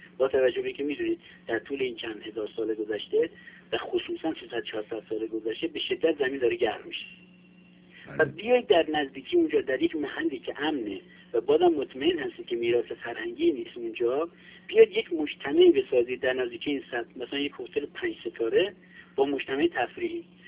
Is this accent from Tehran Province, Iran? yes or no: no; Abadan, Khuzestan, Iran; من بچه آبادانم به هموطنهای همشهرهای خودم گل میزنم